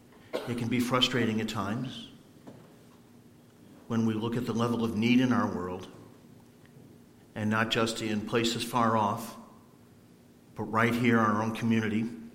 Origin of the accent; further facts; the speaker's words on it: Meriden, Connecticut, United States; That's more than twice the size of my hometown of Meriden.